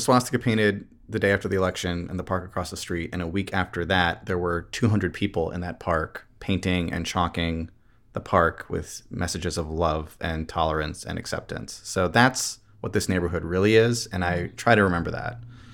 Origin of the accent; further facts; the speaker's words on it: New Hampshire, United States; And I grew up in New Hampshire. It was something crazy, like 95% white or something, right?